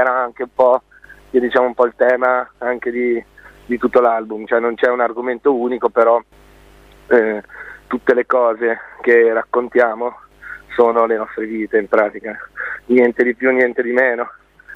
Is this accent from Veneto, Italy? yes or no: yes; Treviso, Veneto, Italy; now in Genoa, Italy; ogni volta che ripenso a Treviso, ormai vivo a Genova da 7 anni